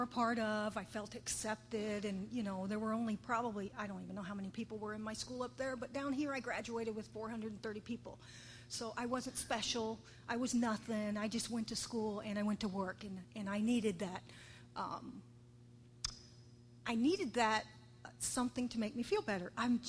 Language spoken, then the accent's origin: English; Punta Gorda, Florida, United States; also born or lived in Michigan; now in Tampa, United States; So anyway, at 18 years old, I came to Tampa. I'm originally from Punta Gorda, down south. And I was born and raised there. Between there and Michigan, we moved around a lot